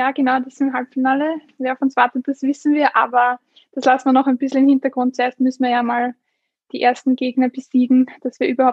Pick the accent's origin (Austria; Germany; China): Austria; Ja, also bei uns in Österreich gibt es eigentlich nur einen richtigen Nationalteamstützpunkt